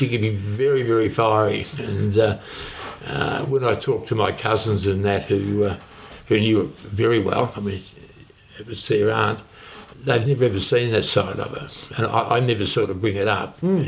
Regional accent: Geelong, Victoria, Australia; I was born in Geelong.

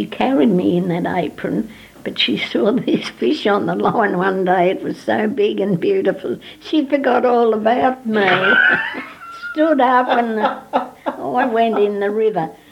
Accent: Coorong Vale, Victoria, Australia; born there; I was born in the Mallee, Coorong Vale.

